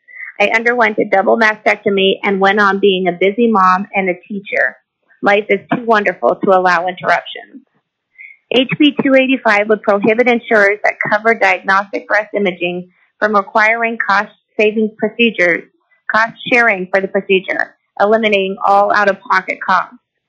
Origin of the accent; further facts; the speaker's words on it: Fairbanks, Alaska, United States; I'm a third-generation Alaskan, born and raised in Fairbanks, Alaska